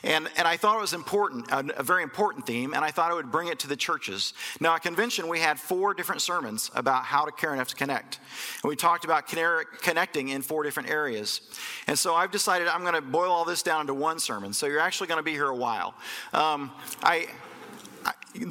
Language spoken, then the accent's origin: English; Omaha, Nebraska, United States; I'm from Omaha, Nebraska, so I am from the United States.